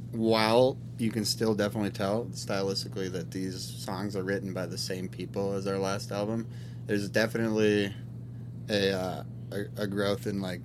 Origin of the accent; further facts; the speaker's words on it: Telluride, Colorado, United States; I grew up in Telluride, Colorado, where they have the Telluride Bluegrass Fest.